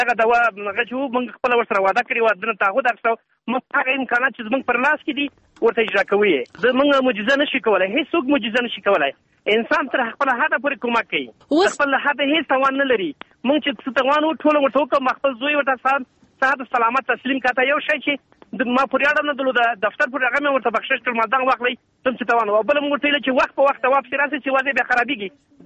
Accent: Nuristan, Afghanistan; زه هم د نورستان یم

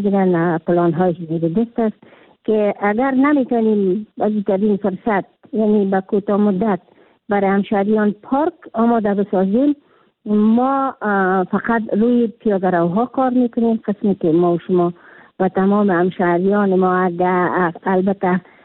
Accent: Kabul, Afghanistan; در شهر کابل که خود من یک کابلی هستم

